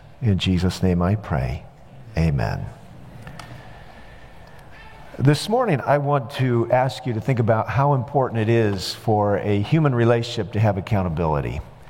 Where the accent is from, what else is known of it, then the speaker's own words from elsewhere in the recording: Peoria, Illinois, United States; When I was a boy, probably in the sixth grade, I grew up in Peoria, Illinois, and they took us on a field trip to Springfield.